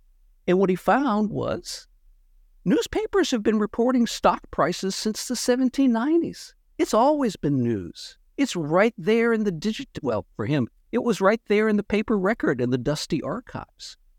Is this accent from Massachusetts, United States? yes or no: yes; Massachusetts, United States; And I'm thinking, I grew up in Massachusetts.